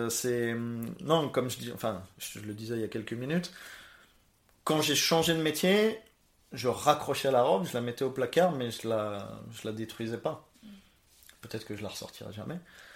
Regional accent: France; comme on est français

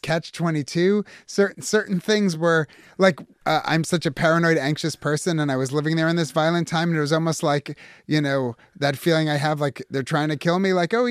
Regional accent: United States; So I grew up in America feeling so Jewish.

